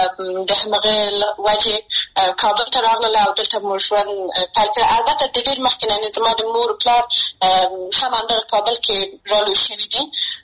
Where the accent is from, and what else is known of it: Maidan Wardak, Afghanistan; born or raised there